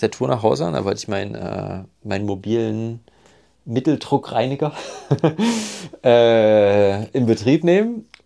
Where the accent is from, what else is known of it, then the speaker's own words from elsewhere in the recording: East Germany, Germany; ich bin ein Ossi.